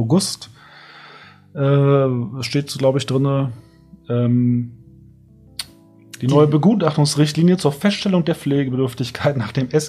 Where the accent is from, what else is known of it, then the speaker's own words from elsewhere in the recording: Berlin, Germany; Ich komme aus Berlin, ich lese aber trotzdem Bayerische Zeitung.